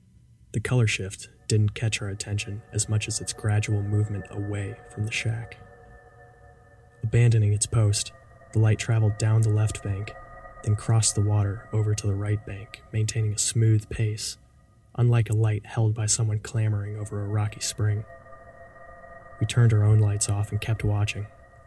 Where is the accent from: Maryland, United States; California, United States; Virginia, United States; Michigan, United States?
Virginia, United States; Fredericksburg; moved away; It was October, and I was visiting Fredericksburg, Virginia, my hometown.